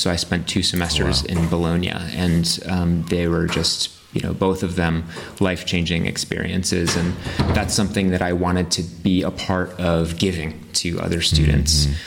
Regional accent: Rhode Island, United States; now in Boston, United States; You know, I'm from Rhode Island originally, though I've spent most of the better part of the past 15 years living in Boston.

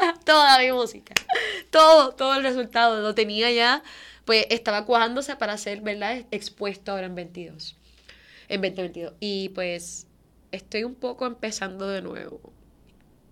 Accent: Puerto Rico; Como cantante puertorriqueña

